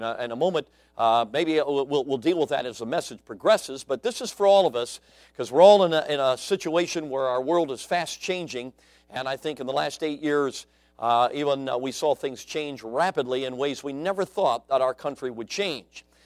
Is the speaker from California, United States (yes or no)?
no; Chicago, Illinois, United States; accent: Chicago; also born or lived in Greenville, South Carolina; I grew up in Chicago, and a friend of mine, Frank Bailey, who traveled with me in our ministry for 10 years, has said … when you really start preaching, he said that Chicago accent comes out thick, okay?